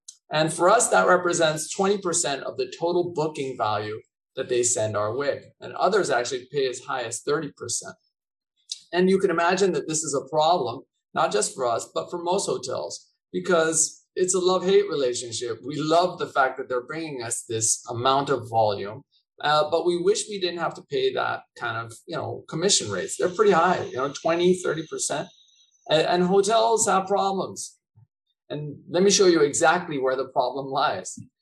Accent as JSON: {"language": "English", "town": "San Diego", "region": "California", "country": "United States", "tie": "born or raised there", "said": "I was brought up in San Diego, but after graduate school, moved over here"}